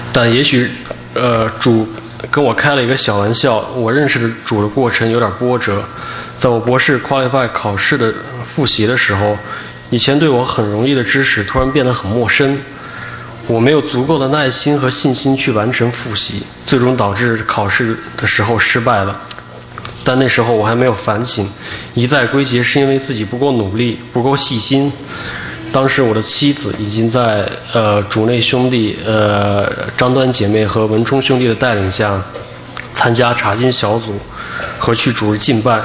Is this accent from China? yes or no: yes; Northwest China, China; born there; 我出生在国内西北的一个小县城，在那里道教和佛教比较盛行。我小的时候虽然经常跟随家人一起去寺庙和寺院敬拜各种神明